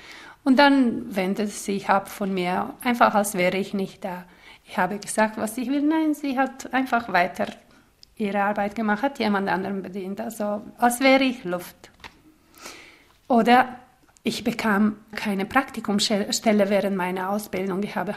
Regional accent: Bosnia & Herzegovina; now in Zürich, Switzerland; Ich bin in Bosnien in kommunistischer Zeit aufgewachsen.

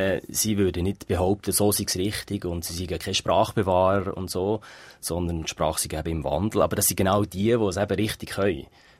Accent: Aargau, Switzerland; accent: Aargau German; Also ich merke jetzt an meinem eigenen Dialekt, also am Aargauerdeutsch, dass ich jetzt... Das Zürichdeutsch tut sich immer mehr einschleichen

